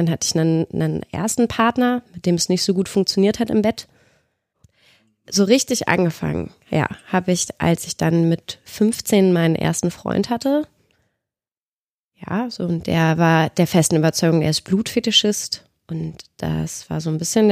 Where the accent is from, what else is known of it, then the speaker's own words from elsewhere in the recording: Cologne, North Rhine-Westphalia, Germany; accent: Rhinelandic; Ich komme halt ursprünglich aus Köln und dann bin ich ganz viel rumgezogen und inzwischen habe ich so ein Konglomerat an Dialekten, aber am schlimmsten ist natürlich das Rheinländisch. Das bleibt.